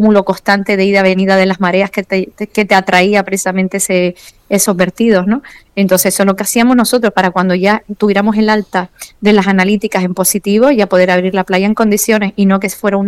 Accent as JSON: {"language": "Spanish", "town": "Mogán", "region": "Canary Islands", "country": "Spain", "tie": "born or raised there", "said": "en la plaza del pueblo de Mogán, que es donde yo nací y me crié"}